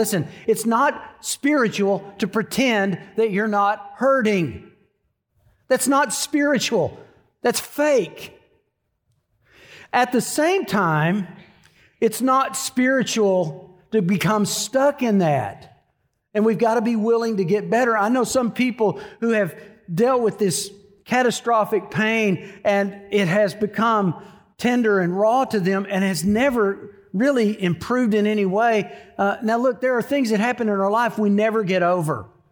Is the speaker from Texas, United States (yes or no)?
yes; Denison, Texas, United States; I grew up in North Texas, just south of Oklahoma, right on the Texas-Oklahoma border in a town called Denison, Texas.